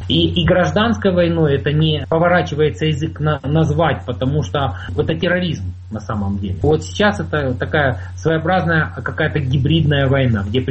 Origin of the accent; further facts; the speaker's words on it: Ukraine; born there; хотя я уже родился на Украине, то корни, да, российские, и образование свое начал в Москве, в институте археологии.